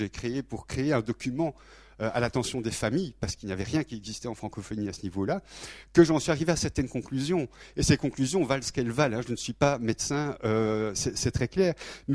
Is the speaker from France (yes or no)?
no; Belgium; oui, je suis belge, hein, vous avez compris